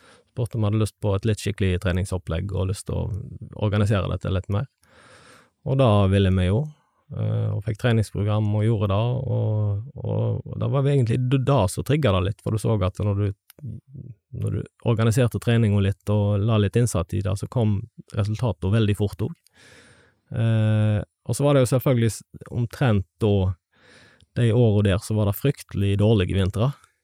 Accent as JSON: {"language": "Norwegian", "town": "Stord", "region": "Vestland", "country": "Norway", "tie": "born or raised there", "moved": "as an adult", "lives_now": "Oslo, Norway", "said": "Jeg bodde på Stord til dess jeg var 19 år gammel, da flyttet jeg til Oslo"}